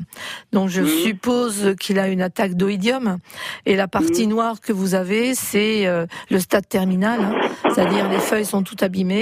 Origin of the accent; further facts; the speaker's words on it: Centre-Val de Loire, France; dans nos jardins, chez nous, en Touraine, on en a partout.